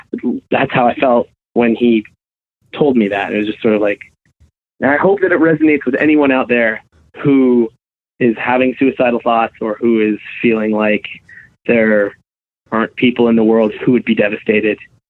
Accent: Canada; I have the benefit of being a Canadian citizen, so I've never had to deal with our border

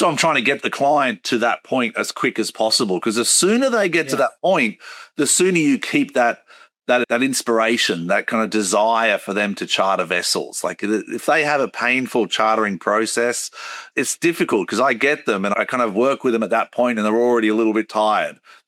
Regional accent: Australia; I'm from Australia

